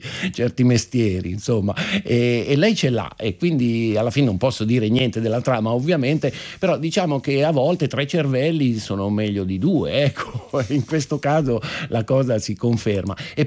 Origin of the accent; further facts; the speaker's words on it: Milan, Lombardy, Italy; mi dispiace un po' da milanese vederla ridotta a una caricatura